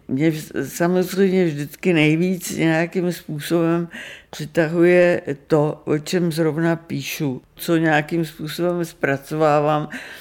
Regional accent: Prague, Czechia; Já jsem narozená v Praze a jsem Pražák. Já skutečně jsem nikdy v životě nemohla emigrovat, protože já, když jsem dlouhou dobu mimo Prahu, tak dostanu to, čemu Němci říkají Heimweh

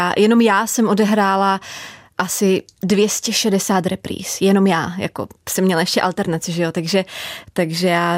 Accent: Slovakia; Czech is a second language; když slyším ty staré nahrávky, tak to bylo strašně slyšet, že jsem Slovenka

